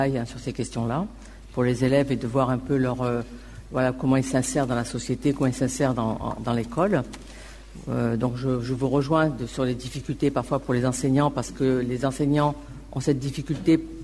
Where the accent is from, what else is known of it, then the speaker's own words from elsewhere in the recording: Toulouse, Occitanie, France; Non, mais moi, je suis toulousaine, je suis née à Toulouse.